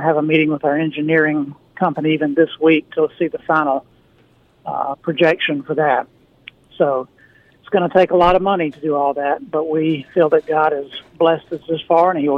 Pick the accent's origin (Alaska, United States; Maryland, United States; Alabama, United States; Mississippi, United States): Mississippi, United States; Hattiesburg; I grew up in Hattiesburg, and even people I grew up with or have known all my life around the Hattiesburg area